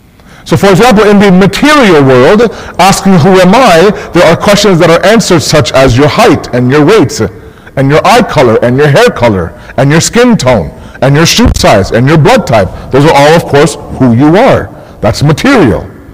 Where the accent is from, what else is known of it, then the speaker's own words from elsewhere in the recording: Philadelphia, Pennsylvania, United States; born there; I'm going to tell you where I'm from. I was born in Philadelphia.